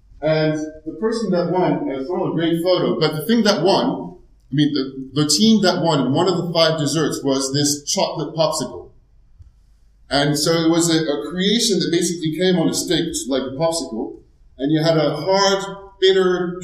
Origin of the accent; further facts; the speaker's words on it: France; accent: American; also born or lived in United States; I have a very Dutch name, an American accent, because I was born in the States. I grew up in France. I'm more French than anything. My father's Dutch and my mom is Spanish.